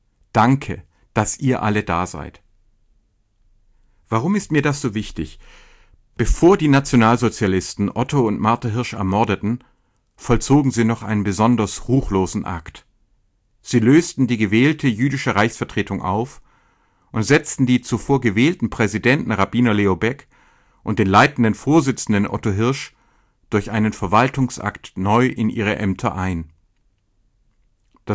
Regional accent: Baden-Württemberg, Germany; ich versichere dir als Schwabe

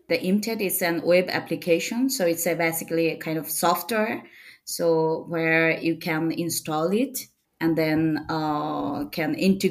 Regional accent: Bangladesh; English is a second language; now in Stuttgart, Germany; So I am originally from Bangladesh. So I came in Germany 6 years ago. And and now I live in Stuttgart.

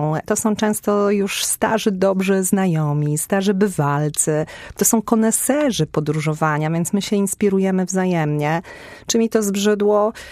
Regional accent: Warmian-Masurian Voivodeship, Poland; now in Poznań, Poland; poznanianką jestem od czasów studiów, ale urodziłam się i wychowałam na Mazurach.

